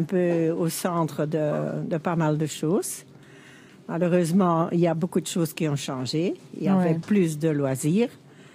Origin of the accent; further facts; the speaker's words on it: Asse, Flanders, Belgium; je viens de Asse, donc qui est à 11 km d'ici.